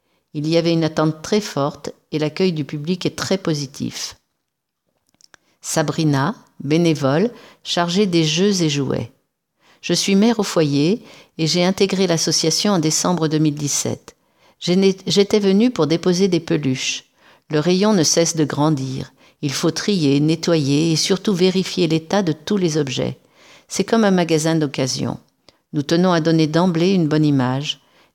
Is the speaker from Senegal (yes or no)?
no; northern Italy, Italy; now in Redon, France; je suis italienne, originaire du nord de l'Italie et j'ai 19 ans.